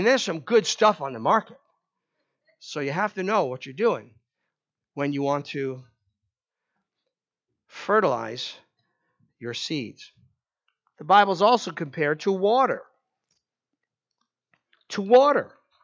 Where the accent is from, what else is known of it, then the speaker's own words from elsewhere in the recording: New York, United States; I grew up on Long Island. I was a suburbanite.